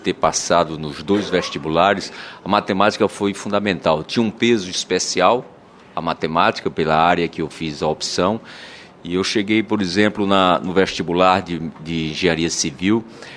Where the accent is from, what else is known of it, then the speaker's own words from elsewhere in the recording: Paraíba, Brazil; Eu também sou do sertão da Paraíba, eu costumo dizer que sou um caboclinho do sertão da Paraíba.